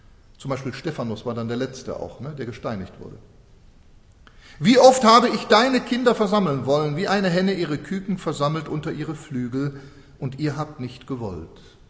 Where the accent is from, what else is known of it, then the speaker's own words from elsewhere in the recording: Switzerland; wir als Schweizer sind ja flotte Leute.